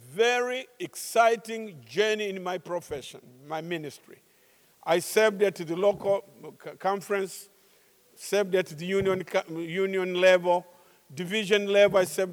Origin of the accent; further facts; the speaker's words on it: Tanzania; born there; I was born in Tanzania. Tanzania is in East Africa, a beautiful country.